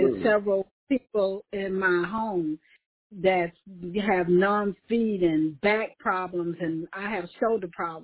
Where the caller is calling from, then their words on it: Gary, Indiana, United States; from Gary, Indiana.